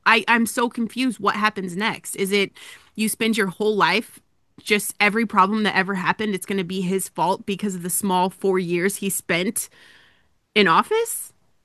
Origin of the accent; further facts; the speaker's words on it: Colorado, United States; Common sense is gone in my home state. It's heartbreaking.